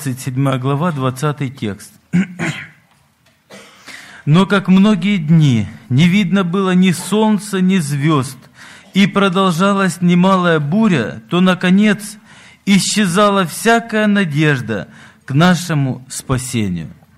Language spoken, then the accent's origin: Russian; Apsheronsk, Krasnodar Krai, Russia